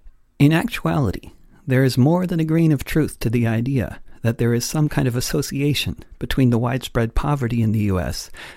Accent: Connecticut, United States; As a kid growing up in Connecticut in the 1970s, browsing the few available TV channels that there were

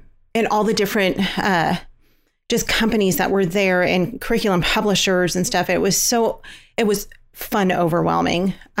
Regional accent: California, United States; We're from Los Angeles County, and we were faced with the decision of what to do with her

